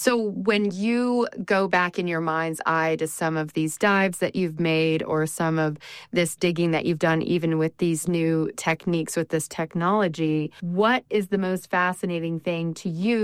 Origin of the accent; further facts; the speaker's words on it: Michigan, United States; I'm from Michigan, so off in the lakes there, had some opportunities to do some of those dives.